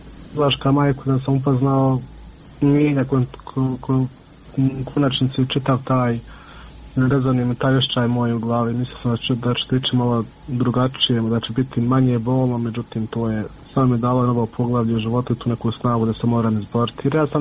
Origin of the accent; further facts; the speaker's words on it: Miljevina, Republika Srpska, Bosnia & Herzegovina; mi smo svi gore iz Miljevine